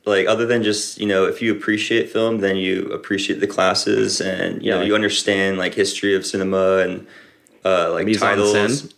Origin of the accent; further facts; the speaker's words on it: San Diego, California, United States; I'm from San Diego.